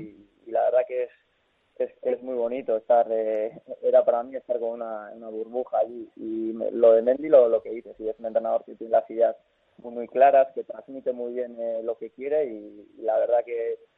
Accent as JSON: {"language": "Spanish", "town": "San Sebastián", "region": "Basque Country", "country": "Spain", "said": "Imagínate, yo soy de San Sebastián, sí"}